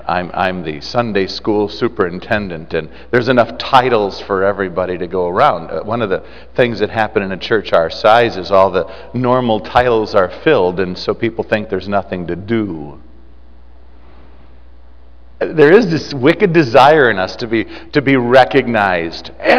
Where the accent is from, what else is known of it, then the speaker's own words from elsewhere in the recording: United States; as an American, I was aghast